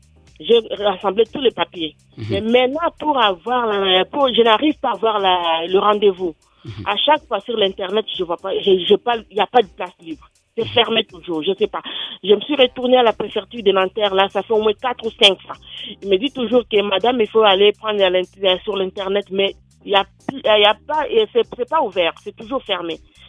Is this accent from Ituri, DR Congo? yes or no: no; Kinshasa, DR Congo; now in France; Ça fait 15 ans que je suis en France. Je suis réfugiée du Congo démocratique Kinshasa.